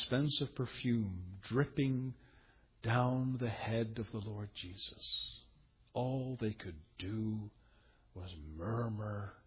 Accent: Ontario, Canada; now in Fraser Valley, Canada; I come from Ontario.

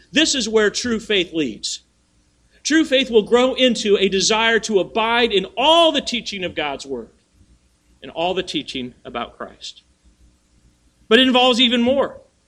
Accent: Indiana, United States; born there; I was born here in Indiana.

